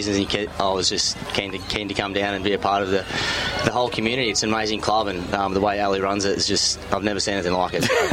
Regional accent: Melbourne, Victoria, Australia; I'm from Melbourne

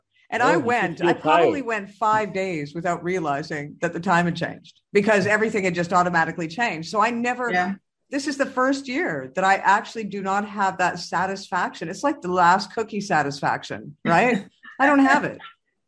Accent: Canada; my home country in Canada.

